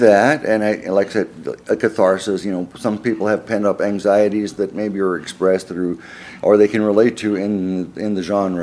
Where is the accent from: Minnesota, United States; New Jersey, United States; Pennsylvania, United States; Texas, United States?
Texas, United States; San Antonio; And I grew up in San Antonio, four Air Force bases and Army base headquarters.